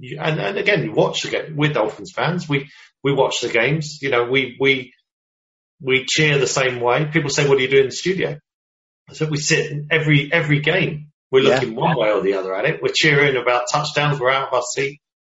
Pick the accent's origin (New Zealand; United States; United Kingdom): United Kingdom; I'm a British guy